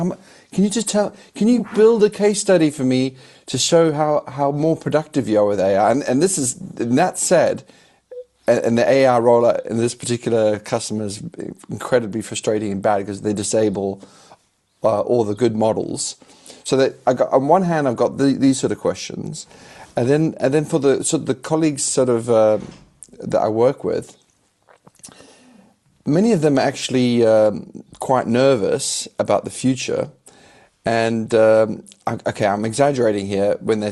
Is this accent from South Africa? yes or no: yes; South Africa; as a South African, if I'm actually used to the power to go out